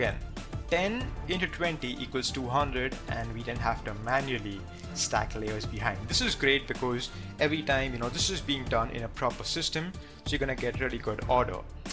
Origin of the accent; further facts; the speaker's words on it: India; I'm from India, so I say Z.